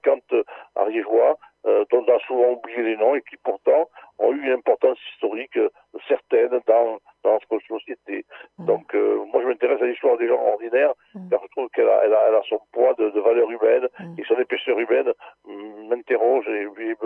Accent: Paris, Île-de-France, France; born there; Je suis né à Paris, mais aujourd'hui je ne pourrais plus vivre dans une ville comme Paris.

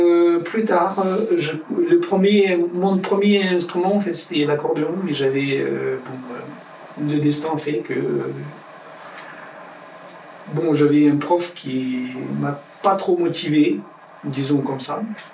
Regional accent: Moldova; French is a second language; now in France; Je viens de Moldavie. La Moldavie, c'est un tout petit pays qui est situé entre la Roumanie et l'Ukraine.

